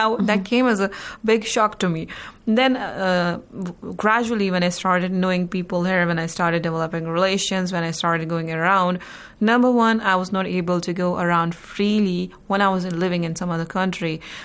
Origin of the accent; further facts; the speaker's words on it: India; since I come from India